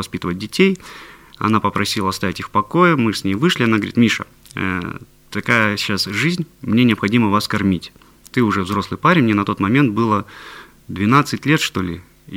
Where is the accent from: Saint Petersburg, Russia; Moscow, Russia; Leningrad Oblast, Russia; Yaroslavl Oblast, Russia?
Leningrad Oblast, Russia; Pasha; born there; уже представились. Родился я в Ленинградской области, это Волховский район, поселок Паша.